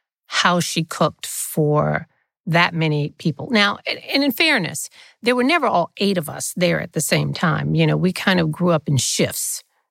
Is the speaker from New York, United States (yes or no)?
no; Mobile, Alabama, United States; Well, Mobile, I grew up on the tail end of segregation, so things had just broken down.